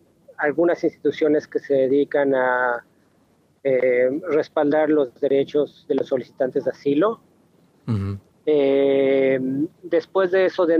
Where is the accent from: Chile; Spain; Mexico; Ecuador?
Mexico; yo soy mexicano de origen